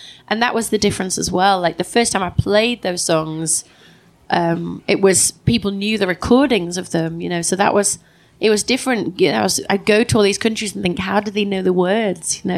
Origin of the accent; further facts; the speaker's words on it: Leeds, Yorkshire and the Humber, United Kingdom; I'm from Leeds, so it's like, wow, I'm in London